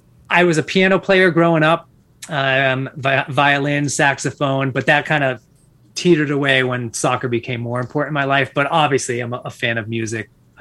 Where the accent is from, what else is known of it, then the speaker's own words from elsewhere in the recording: Massachusetts, United States; But my background, born and raised in Massachusetts, two older brothers and a soccer player my whole life